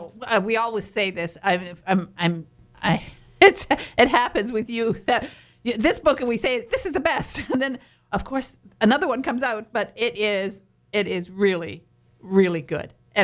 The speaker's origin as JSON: {"language": "English", "town": "Detroit", "region": "Michigan", "country": "United States", "said": "I'm from the Midwest. I'm from Detroit. Well, from Michigan."}